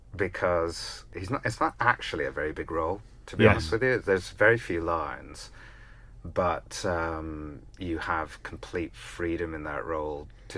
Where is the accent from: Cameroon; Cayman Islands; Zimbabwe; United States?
Cayman Islands; I grew up in the Cayman Islands